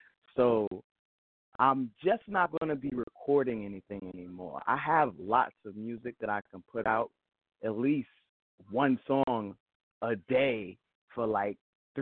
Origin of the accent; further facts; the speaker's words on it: Brooklyn, New York, United States; I'm from East New York, Brooklyn. And I've been writing since I was 10. And I'm going to be 40 next year.